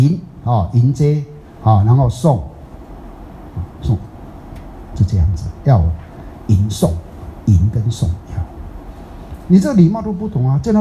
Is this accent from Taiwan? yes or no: no; Fujian, China; 在我们闽南人来讲的话，你们这边不知道哈